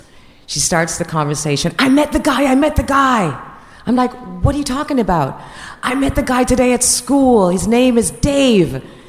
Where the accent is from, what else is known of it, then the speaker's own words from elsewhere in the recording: Jamaica; She's from Trinidad and she's 17. I'm from Jamaica and I'm 16.